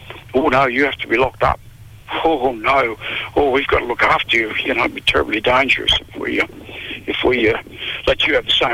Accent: Australia; it was just sickening and humiliating for me as an Australian.

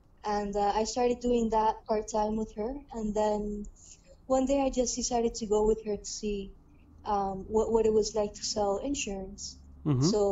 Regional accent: Miami, Florida, United States; born there; accent: Miami; first language Spanish; English is a second language; My first language was actually Spanish. I was born here in Miami, but both of my parents speak Spanish. So that was my first language, and then I learned English in school

